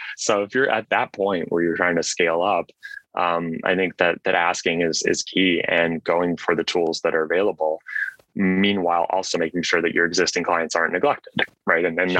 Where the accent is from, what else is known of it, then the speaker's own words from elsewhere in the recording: Switzerland; I was 17 years old. I grew up in Switzerland. My dad was in pharma at the time. And so I grew up in Switzerland